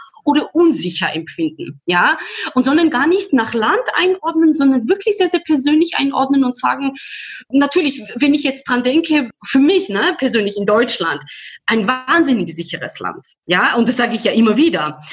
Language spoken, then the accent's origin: German; Georgia; first language Georgian; German is a second language; weil das meine Muttersprache ist